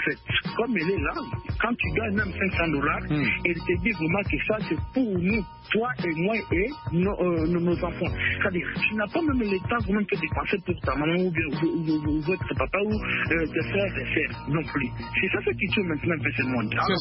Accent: Tshikapa, Kasaï, DR Congo; now in Kinshasa, DR Congo; j'ai quitté Chikapa pour venir ici à Kinshasa étudier

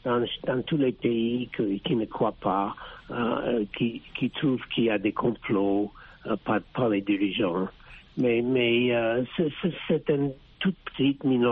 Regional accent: United States; French is a second language; Chez nous, aux États-Unis, il y a 35 000 personnes qui sont mortes tous les ans, accidents de voiture.

